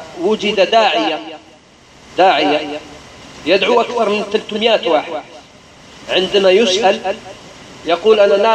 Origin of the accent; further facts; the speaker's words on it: France; also born or lived in Ghardaia, Algeria; انا من انا الاصل من الجزائر، لكن للاسف الشديد كبرت في فرنسا